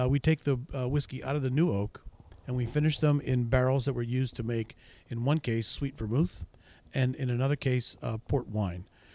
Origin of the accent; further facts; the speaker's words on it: Pittsburgh, Pennsylvania, United States; now in Philadelphia, United States; Well, I mean, I grew up in the Pittsburgh area, but actually my roots are pretty deep here in Philadelphia.